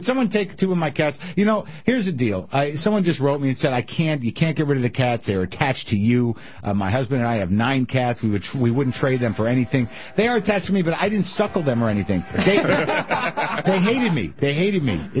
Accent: New Jersey, United States; born there; I was born in Jersey.

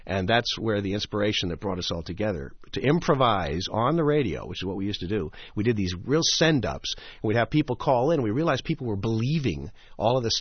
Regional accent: Goshen, Indiana, United States; born there; I was born in Goshen, Indiana.

